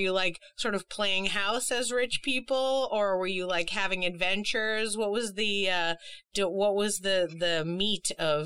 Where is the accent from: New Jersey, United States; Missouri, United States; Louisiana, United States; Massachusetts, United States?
Massachusetts, United States; Boston; Yeah, I'm originally from Boston, so I totally get you when it comes to snowsuits